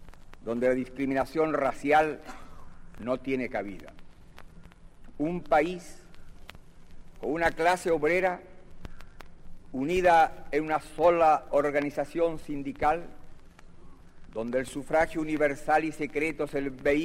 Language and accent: Spanish; Chile; Vengo de Chile, un país pequeño, pero donde hoy cualquier ciudadano es libre de expresarse como mejor prefiera